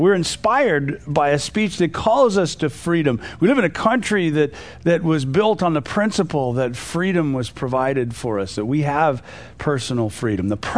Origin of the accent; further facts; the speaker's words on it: United States; As much as I love being an American, I don't think most of us really have a clue what it means to live in freedom, in true freedom.